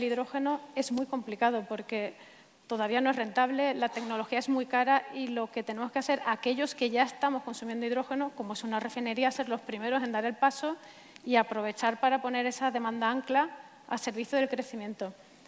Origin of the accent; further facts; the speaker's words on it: Valencian Community, Spain; Yo soy valenciana, estudié en la Universidad Politécnica de Valencia, terminé en ingeniería industrial